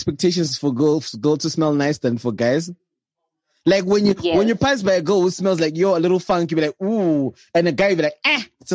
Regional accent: Bulawayo, Zimbabwe; I am one of those Shauna people where, because I think I grew up in Bulawayo

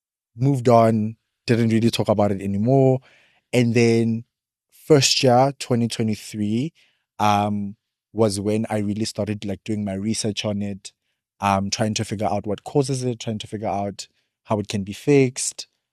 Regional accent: Polokwane, Limpopo, South Africa; moved away as an adult; now in Johannesburg, South Africa; So I'm from Limpopo. Grew up in multiple areas of Limpopo, but spent majority of my childhood in Polokwane, which is the capital city of the province. 2023, moved to Joburg for school.

